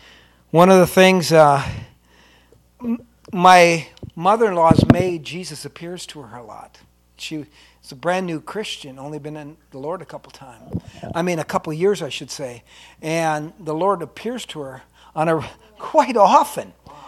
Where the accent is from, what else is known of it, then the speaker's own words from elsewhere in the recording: Cody, Wyoming, United States; Oh, we come from Cody, Wyoming. That's where I live.